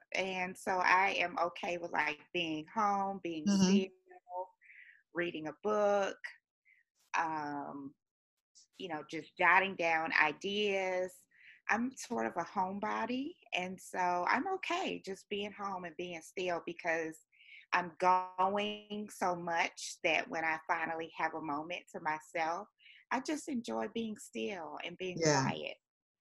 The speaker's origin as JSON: {"language": "English", "town": "Atlanta", "region": "Georgia", "country": "United States", "tie": "born or raised there", "lives_now": "Jacksonville, United States", "said": "I grew up in Atlanta, Georgia."}